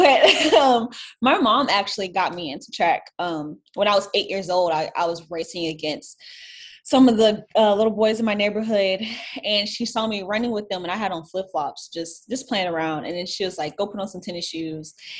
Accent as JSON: {"language": "English", "town": "Orlando", "region": "Florida", "country": "United States", "moved": "as an adult", "lives_now": "Austin, United States", "said": "because I'm originally from Orlando, Florida, but I live in Austin, Texas."}